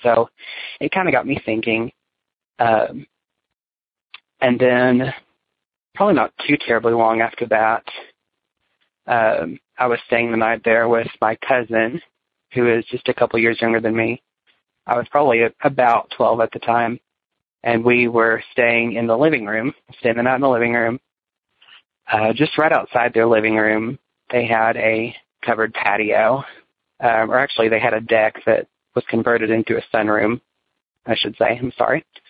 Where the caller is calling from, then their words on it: Little Rock, Arkansas, United States; I am from Little Rock, Arkansas.